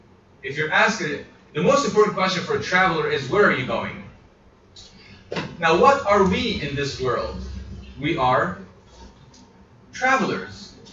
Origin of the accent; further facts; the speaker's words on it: Armenia; In Armenia, we're from Armenia